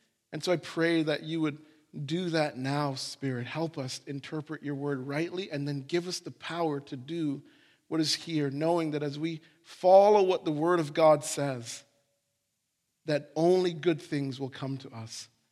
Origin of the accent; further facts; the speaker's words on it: Jamaica; right, I'm Jamaican, I love, that's my thing